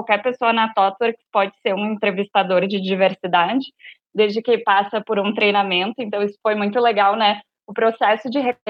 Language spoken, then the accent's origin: Portuguese; Rio Grande do Sul, Brazil; now in São Paulo, Brazil; eu sou gaúcha, né? Vocês já devem ter escutado pelo meu sotaque. Atualmente, eu moro em São Paulo